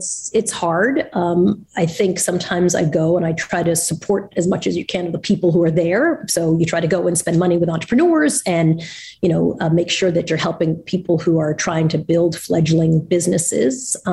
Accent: Long Island, New York, United States; You know, like I think I grew up in Long Island and my parents, you know, were, if anything was my mom was a bit of a fighter.

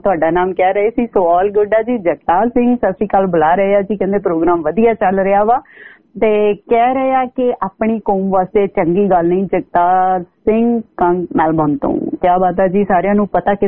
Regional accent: Ludhiana, Punjab, India; ਪੰਜਾਬ ਤੋਂ ਕਿੱਥੋਂ, ਮਾਲਵੇ ਦੀ ਕੁੜੀ ਆ ਜੀ

